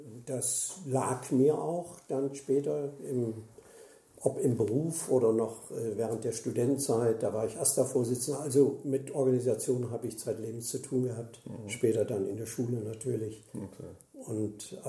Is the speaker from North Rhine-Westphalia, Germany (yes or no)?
yes; Bielefeld, North Rhine-Westphalia, Germany; geboren in Brackwede, Bielefeld, aufgewachsen im ländlichen Raum Bielefeld. Und aber schon mit 20 Jahren habe ich das Haus verlassen und habe dann studiert.